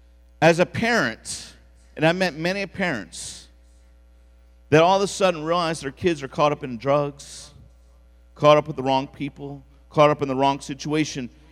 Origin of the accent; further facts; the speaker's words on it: Baltimore, Maryland, United States; I grew up in Baltimore, so Baltimore is kind of a little heart place for me.